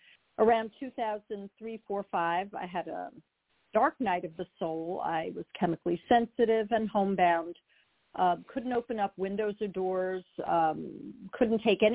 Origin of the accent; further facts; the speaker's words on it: Long Island, New York, United States; now in New Jersey, United States; I'm originally from Long Island. I now live in New Jersey. I was brought up as an observant, religious, reformed Jew, the most liberal of the denominations.